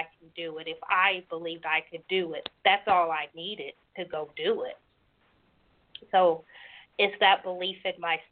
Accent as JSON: {"language": "English", "town": "Dover", "region": "Oklahoma", "country": "United States", "tie": "born or raised there", "said": "I'm going to have it in my hometown of Dover, Oklahoma."}